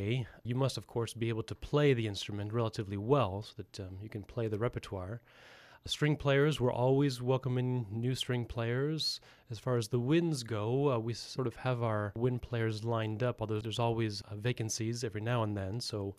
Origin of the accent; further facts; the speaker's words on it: France; also born or lived in Sacramento, California; now in United States; Well, I grew up in France and went to the French public high school.